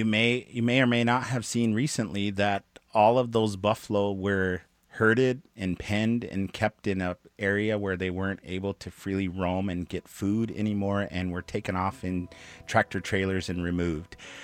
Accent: United States; So I come from the Lakota, who were a buffalo culture.

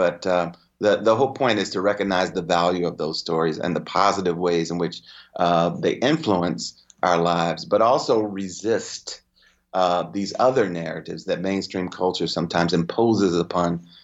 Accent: St. Louis, Missouri, United States; I work in the academy, but I grew up in North St. Louis.

